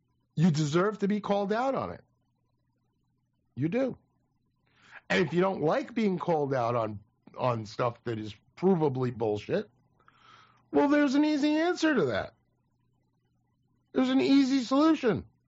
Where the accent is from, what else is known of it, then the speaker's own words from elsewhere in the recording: New Jersey, United States; Where I come from, that's called bullshit. Yeah, I mean, because I'm from Jersey. Jersey, we call bullshit, bullshit.